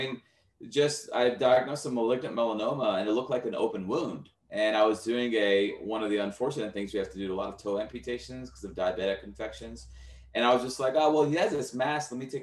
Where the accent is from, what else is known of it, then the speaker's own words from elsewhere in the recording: Texas, United States; as I grew up in Texas, and I used to visit the podiatrist's office with my mom